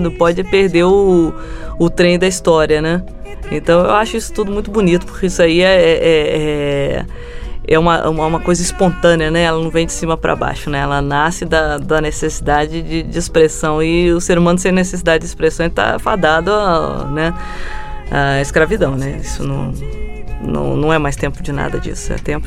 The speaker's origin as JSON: {"language": "Portuguese", "town": "São Lourenço", "region": "Minas Gerais", "country": "Brazil", "tie": "born or raised there", "said": "dentro do Parque das Águas de São Lourenço, que é minha terra, né?"}